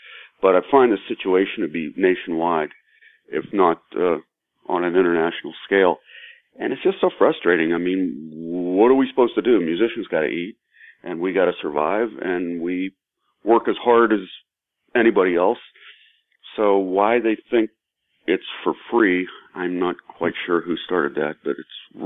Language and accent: English; Hermitage, Pennsylvania, United States; No, I'm originally from Hermitage, PA, which is about 85 miles north of Pittsburgh.